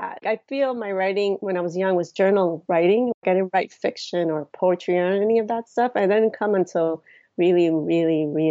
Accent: New York, United States; I grew up in New York and I would walk around with a pen and paper all the time writing stuff.

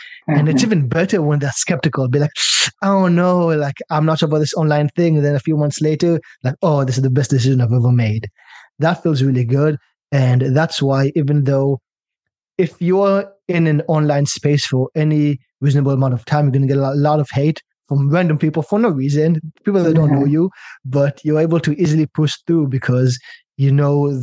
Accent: China; also born or lived in Israel; I went to university in British Columbia in Canada. I'm from Israel originally, by the way, and I grew up in China. So all over the world.

